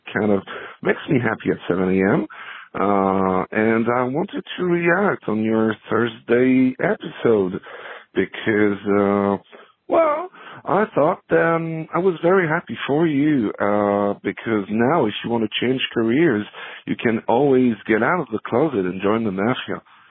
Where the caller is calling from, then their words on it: Paris, Île-de-France, France; I'm calling you from Paris in France.